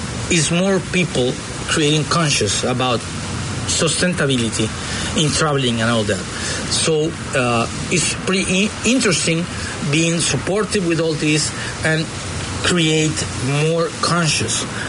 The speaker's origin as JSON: {"language": "English", "town": "Guadalajara", "region": "Jalisco", "country": "Mexico", "tie": "born or raised there", "also_born_or_lived": "Sonora", "second_language": "English", "said": "I'm from the northwest of the country. I'm from Sonora State, just across the peninsula, just across Cabo, let's say. And I grew up in Guadalajara, But my last 11 years I've been living here."}